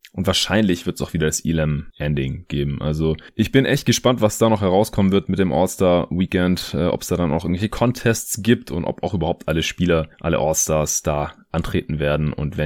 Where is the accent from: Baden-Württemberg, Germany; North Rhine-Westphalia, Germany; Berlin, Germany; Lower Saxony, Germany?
Baden-Württemberg, Germany; Stuttgart; Ich bin ja jetzt in meiner alten Heimat in Stuttgart gerade für ein paar Tage.